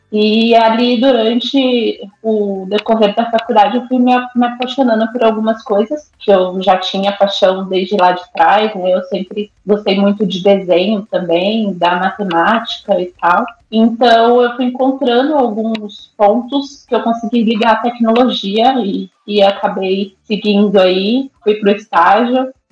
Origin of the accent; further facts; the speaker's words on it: São Paulo, Brazil; Eu venho da periferia de São Paulo, então também não tinha recursos